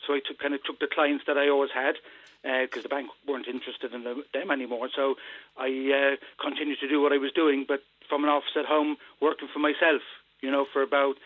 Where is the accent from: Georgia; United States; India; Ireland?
Ireland; Cork, Munster; moved away as an adult; Well, I qualified after going to Mayfair Community School here in Cork. I qualified as a teacher in UCC.